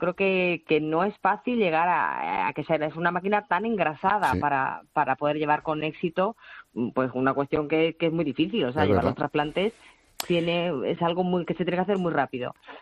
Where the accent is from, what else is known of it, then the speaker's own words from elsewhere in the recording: Spain; yo creo que es muy gratificante como españoles